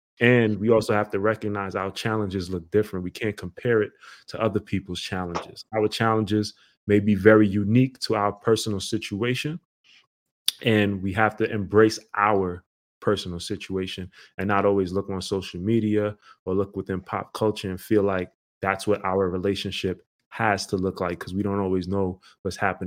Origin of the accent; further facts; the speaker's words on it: Brooklyn, New York, United States; You know, we grew up in Canarsie. That's right next to Brownsville.